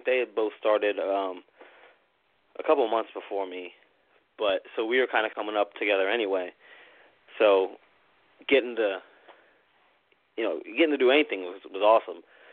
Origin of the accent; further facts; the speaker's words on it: Clifton, United States; And I grew up in Clifton, so Corian Avenue was a 5-10 minute drive.